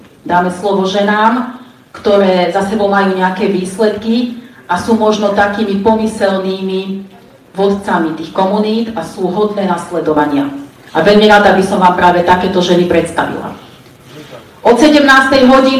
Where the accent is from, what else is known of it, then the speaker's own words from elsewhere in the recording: Martin, Žilina Region, Slovakia; som z Martina.